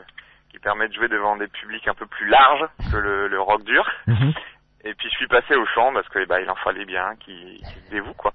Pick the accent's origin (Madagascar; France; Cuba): France; Amiens, Hauts-de-France; Nous sommes d'Amiens. Ça se trouve dans la Picardie lointaine. Voilà, c'est la capitale de la Picardie, dans la Somme.